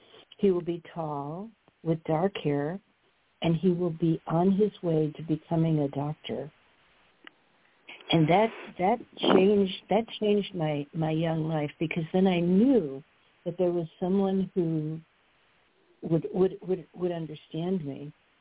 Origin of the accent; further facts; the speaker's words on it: Buffalo, New York, United States; born there; I was born in Buffalo, New York, and it's a very good family that I was born into